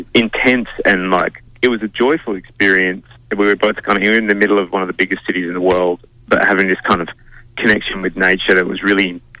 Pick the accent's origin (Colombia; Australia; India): Australia; South Australia; I think I grew up in the Adelaide Hills.